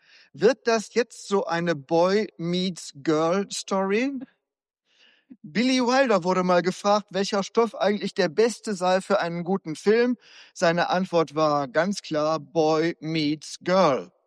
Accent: North Rhine-Westphalia, Germany; Bei uns in Westfalen sagte man auch Brand, also schlimmer Durst.

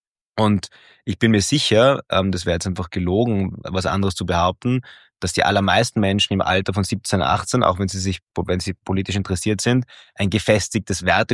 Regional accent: Innsbruck, Tyrol, Austria; Ich bin Innsbrucker, also in Tirol aufgewachsen.

